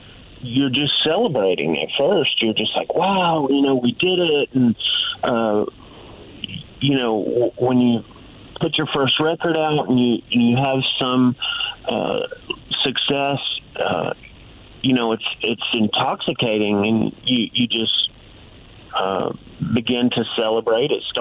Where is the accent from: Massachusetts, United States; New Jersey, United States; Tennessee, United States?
Tennessee, United States; Memphis; now in Oklahoma, United States; I'm a Memphis boy at heart, born and raised in Memphis, Tennessee.